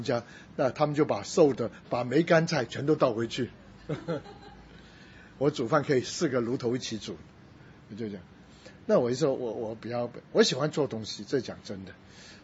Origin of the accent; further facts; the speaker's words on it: Shunde, Guangdong, China; now in United States; 我们广东人又顺德，很讲究吃。